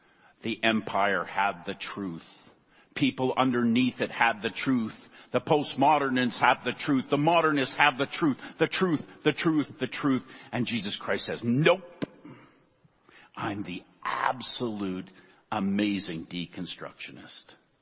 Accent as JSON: {"language": "English", "country": "Canada", "said": "Well, I'm proud Canadian."}